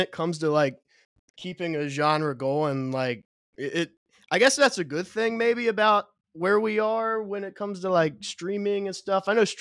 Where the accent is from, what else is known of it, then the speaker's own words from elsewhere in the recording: Cincinnati, Ohio, United States; Like I'm from Cincinnati, and like, we don't have really any music scene here